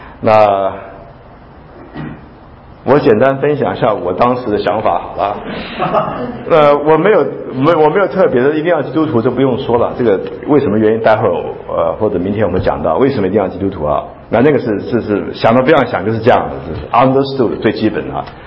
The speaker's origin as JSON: {"language": "Chinese", "country": "China", "said": "他很聪明，研究过我们中国人哈，真的中国人呐、啊。"}